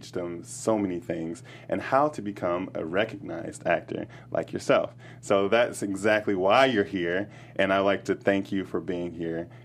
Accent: Chicago, Illinois, United States; I'm from Chicago, but I love it.

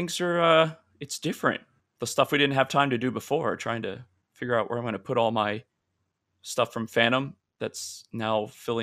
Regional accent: Florida, United States; now in New York City, United States; I am from Florida. I've lived in New York City for 20 some odd years.

